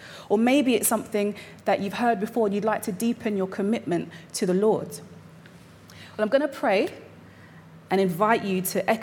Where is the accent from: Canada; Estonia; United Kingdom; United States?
United Kingdom; London; And as a Londoner, I remember the tragedy